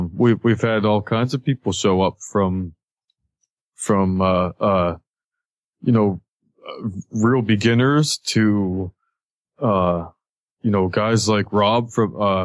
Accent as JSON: {"language": "English", "town": "Ford City", "region": "Pennsylvania", "country": "United States", "tie": "born or raised there", "lives_now": "Kittanning, United States", "said": "I grew up in Ford City and I live in Katanning right now."}